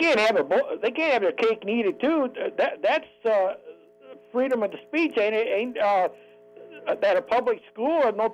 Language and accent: English; Flint, Michigan, United States; now in Fort Wayne, United States; I've been in Fort Wayne, Indiana now for about 14, 15 years since I come from Flint, Michigan, retired.